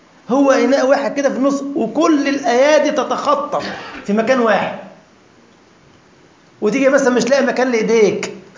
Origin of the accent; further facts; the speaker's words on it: Egypt; كان قديما كده في عندنا في مصر حاجة اسمها السرير أبو عمدان